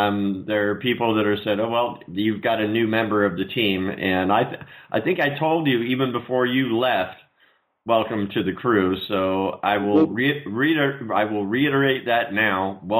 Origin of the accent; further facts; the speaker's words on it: United States; As an American, I can understand the Australian dry humor.